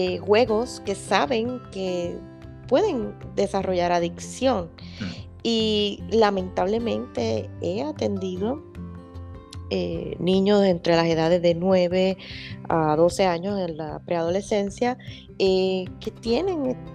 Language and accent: Spanish; Puerto Rico; Sí, sí, soy puertorriqueña.